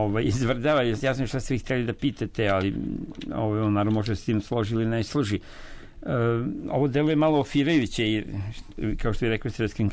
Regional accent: Sombor, Vojvodina, Serbia; now in Belgrade, Serbia; kao dete sam to još u Somboru doživljavao

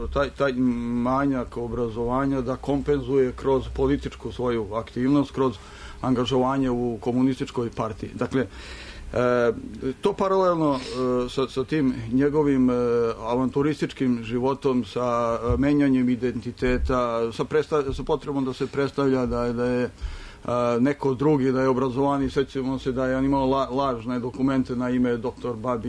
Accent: Loznica, Mačva District, Serbia; Ja sam iz Lozničkog kraja, rođen sam ispod Cera, gdje je bila bitka 1914. srpske vojske protiv austrougarskog okupatora.

